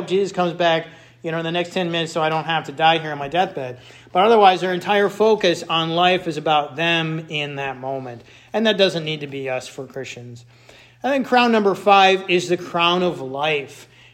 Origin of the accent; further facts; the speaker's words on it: Michigan, United States; I said terrible state because I'm from Michigan and we hate Ohio.